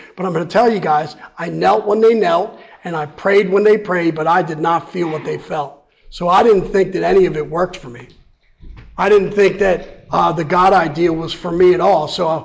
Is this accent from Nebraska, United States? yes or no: no; Wilmington, Delaware, United States; moved away; also born or lived in Greenville, South Carolina / Atlanta, Georgia; So I'm from Wilmington, Delaware, removed to Greenville, South Carolina, in Atlanta in her car, DUI.